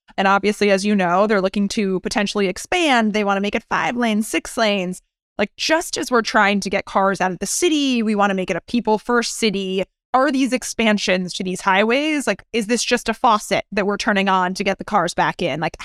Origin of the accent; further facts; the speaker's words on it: New York City, New York, United States; And I have to say, Jeanette, as the New Yorker on the call, which we mentioned, I was running around New York City from meeting to meeting.